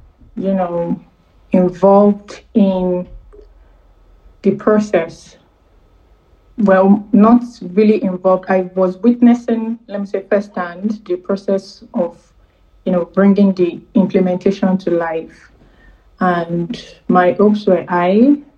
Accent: Nigeria; I'm a Nigerian.

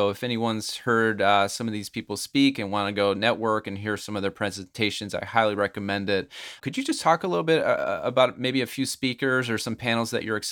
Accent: Chicago, Illinois, United States; I'm actually from Chicago. I love Chicago, and it's very tempting to invest there

